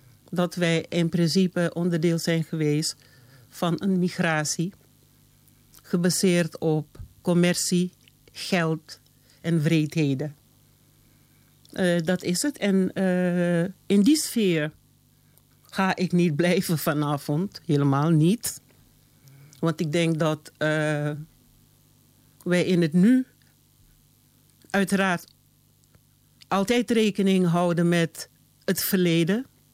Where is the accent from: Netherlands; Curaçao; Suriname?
Suriname; Als Surinamers. Afro-Surinamers, zwarte mensen uit Suriname